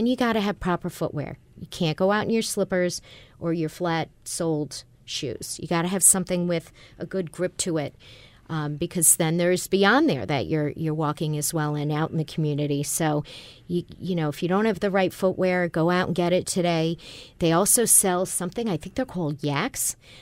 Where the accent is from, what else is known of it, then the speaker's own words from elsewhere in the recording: Buffalo, New York, United States; I'm from Buffalo, and this is what everybody does.